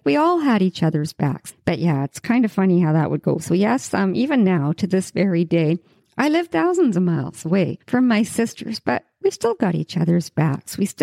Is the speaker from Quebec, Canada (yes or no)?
no; Yukon, Canada; yeah, I was born and raised in the Yukon, and the Yukon Territory here in Western Canada is one of the most beautiful places you can ever go to.